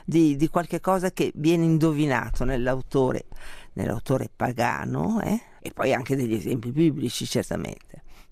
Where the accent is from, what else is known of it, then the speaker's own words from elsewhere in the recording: Milan, Lombardy, Italy; dato che io sono di Milano